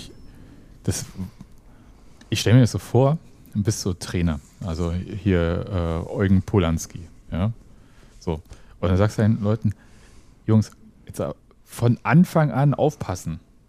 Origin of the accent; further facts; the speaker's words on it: Brandenburg, Germany; Okay, als Brandenburger kann ich Ninja sagen, ne?